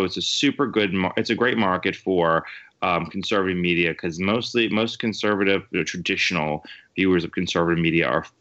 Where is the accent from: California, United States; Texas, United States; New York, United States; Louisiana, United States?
New York, United States; I'm from New York, so nothing interests me that much.